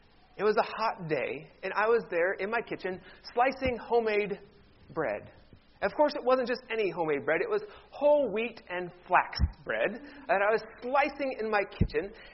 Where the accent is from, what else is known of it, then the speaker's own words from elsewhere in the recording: Ohio, United States; especially I'm originally from Ohio, when I go home and I see people in my home community that I haven't seen for a while